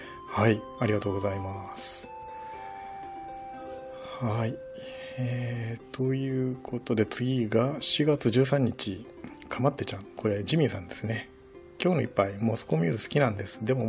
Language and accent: Japanese; Kagawa, Japan; 僕が香川で生まれ育った間お世話になった方がされている酒造さんのもの